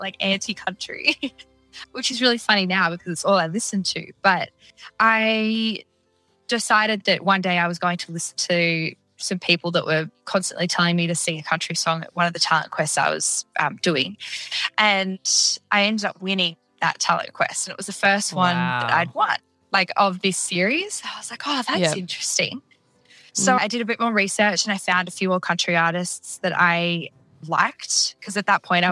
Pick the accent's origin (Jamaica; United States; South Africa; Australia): Australia; I am an Aussie country artist.